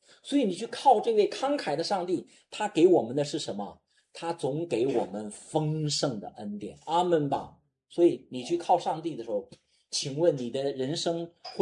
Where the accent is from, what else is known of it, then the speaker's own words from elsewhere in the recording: China; 我们中国人是很抠的